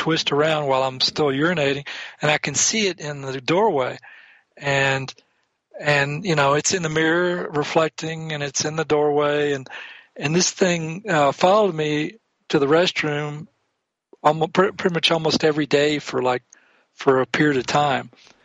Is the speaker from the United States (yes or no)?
yes; Houston, Texas, United States; So I was born in East Texas, where there's more rednecks per square inch than any other place in the world. And at the age of eight, my parents divorced, and I was living in Houston, Texas.